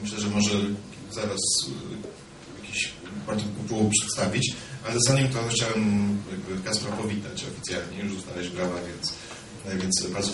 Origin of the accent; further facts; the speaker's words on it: Poznań, Greater Poland Voivodeship, Poland; Natomiast my poznaniacy byli rzeczywiście alternatywą.